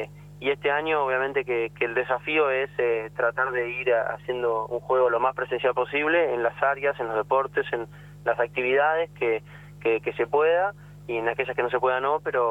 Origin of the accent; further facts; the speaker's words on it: San Fernando, Buenos Aires Province, Argentina; born there; en el municipio de San Fernando, que es donde yo nací